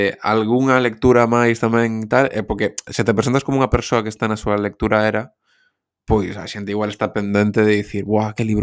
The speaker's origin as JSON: {"language": "Galician", "town": "A Coruña", "region": "Galicia", "country": "Spain", "said": "somos os dous galegos, eu son da Coruña e la de Pontevedra"}